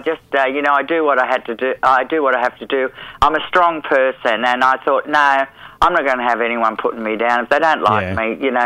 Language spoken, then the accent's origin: English; Balmain, New South Wales, Australia; when I was growing up in Balmain, it was an industrial area